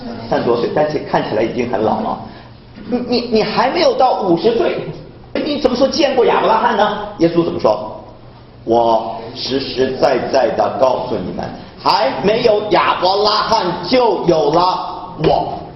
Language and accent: Chinese; China